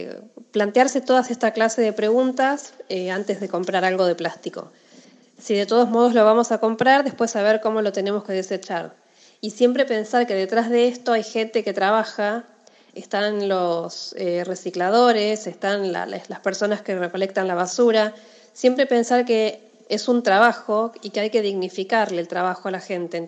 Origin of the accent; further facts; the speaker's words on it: Pellegrini, Buenos Aires Province, Argentina; moved away as an adult; now in Buenos Aires, Argentina; yo soy oriunda de Pellegrini, provincia de Buenos Aires. Es un pueblo que queda a 500 kilómetros de CABA. Es donde yo nací. Yo me vine a estudiar a Buenos Aires en el año 99.